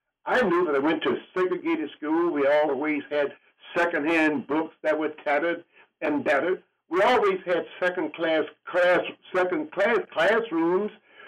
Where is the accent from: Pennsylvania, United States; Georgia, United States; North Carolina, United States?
Georgia, United States; Number one, growing up in America's Georgia, being denied all of the opportunities that my white counterparts had, it caused me some concern.